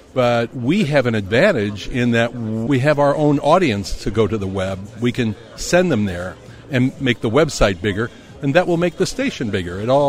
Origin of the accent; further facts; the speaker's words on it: United States; So yes, I as an American would look at Germany, but I'd also look at commercial radio, especially in Brazil.